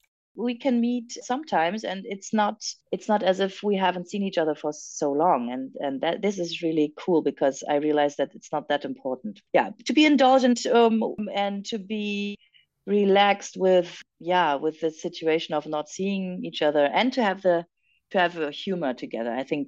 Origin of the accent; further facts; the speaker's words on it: France; I speak French fluently and I was raised in France.